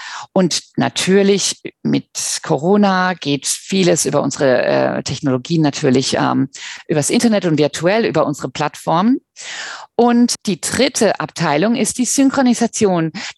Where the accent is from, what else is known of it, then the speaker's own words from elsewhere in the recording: Germany; also born or lived in Finland; now in Australia; Ich bin in Finnland geboren und in Deutschland aufgewachsen. Und seit 1997 schon in Australien.